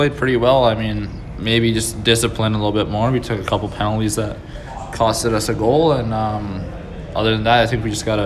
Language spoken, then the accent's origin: English; Fort St. James, British Columbia, Canada; and I'm from Fort St. James, British Columbia.